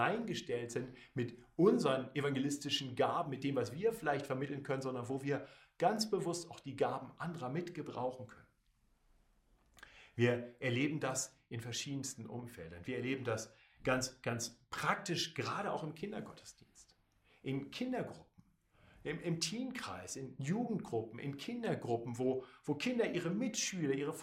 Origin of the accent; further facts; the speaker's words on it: Munich, Bavaria, Germany; Ich bin aus München